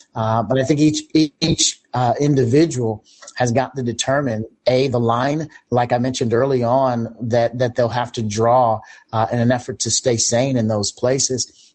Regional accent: Georgia, United States; I got a call the other day from, you know, the University of Georgia here in my home state

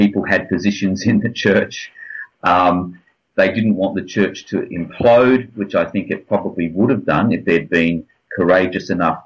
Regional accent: Western Australia, Australia; the group that I grew up in Western Australia.

